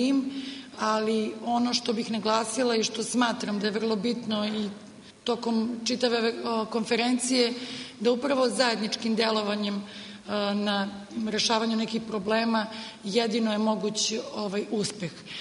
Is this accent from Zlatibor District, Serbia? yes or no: yes; Arilje, Zlatibor District, Serbia; obzirom da ja dolazim iz Arilja